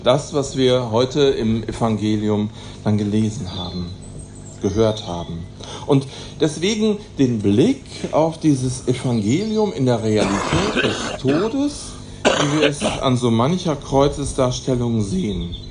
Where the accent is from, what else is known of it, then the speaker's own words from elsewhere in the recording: Münster, North Rhine-Westphalia, Germany; dann ist das eine Verpflichtung für uns als Münsteraner